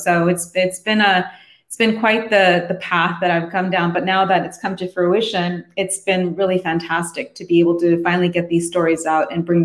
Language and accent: English; Tokyo, Japan; I grew up as a tomboy growing up in Tokyo.